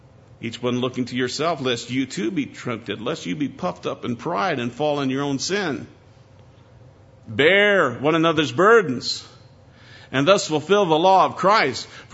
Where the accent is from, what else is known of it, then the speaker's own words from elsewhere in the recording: Iowa, United States; I'm just from Iowa, so give me a little room here.